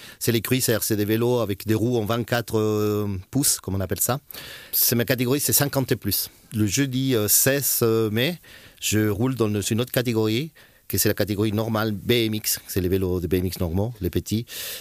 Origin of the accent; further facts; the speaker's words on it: Chile; moved away; quand j'étais au Chili, parce que je suis originaire du Chili, à l'âge des 7-8 ans.